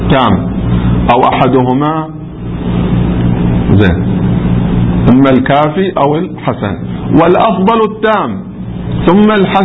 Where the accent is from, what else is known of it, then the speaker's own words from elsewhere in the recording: Qatif, Eastern Province, Saudi Arabia; الذين مو عندنا في القطيف ناس يقولوا صراط الذين